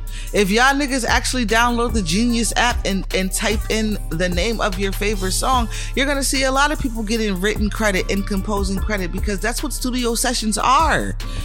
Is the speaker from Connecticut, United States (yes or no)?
yes; Connecticut, United States; I'm born and raised in Connecticut.